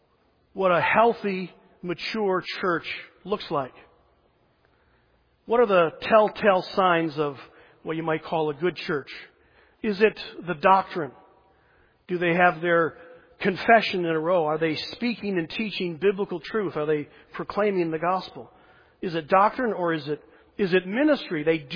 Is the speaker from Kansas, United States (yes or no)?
no; Detroit, Michigan, United States; born there; I was born in Detroit. That's sort of why I'm so tough.